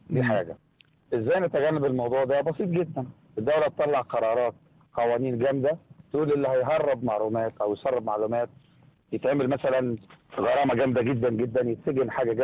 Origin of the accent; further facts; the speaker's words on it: Egypt; أنا مصري وهويتي زملكاوي